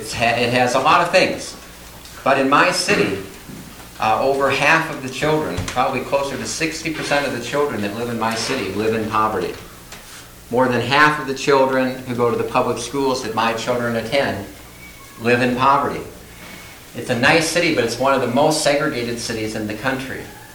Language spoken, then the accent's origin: English; Minneapolis, Minnesota, United States; Whenever I tell people I'm from Minneapolis, the usual response is, it's a really nice city.